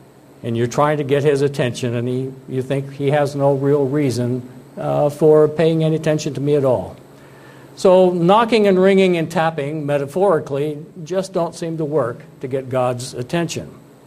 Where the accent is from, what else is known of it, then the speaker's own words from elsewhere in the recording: Pennsylvania, United States; Now, I grew up in Bradford County, Pennsylvania. That's over east, a little bit over east from the central part. It's not the city of Bradford, it's farther to the east.